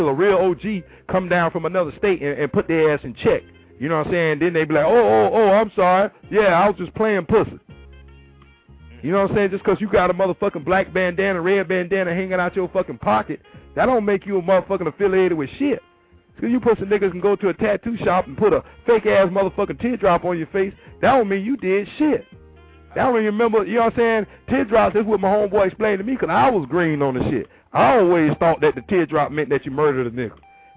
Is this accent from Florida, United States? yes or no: yes; Florida, United States; I ain't from Florida, though. I'm from Florida, but I ain't from Florida, dog.